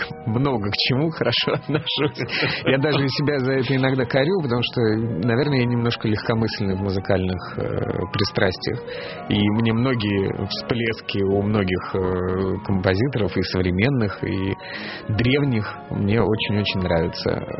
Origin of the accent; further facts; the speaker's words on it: Moscow, Russia; мы там живем, мы из Москвы.